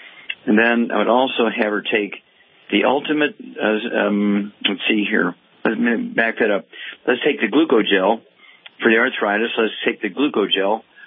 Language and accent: English; Missouri, United States; Let's go out to the Midwest, to my home state, Missouri.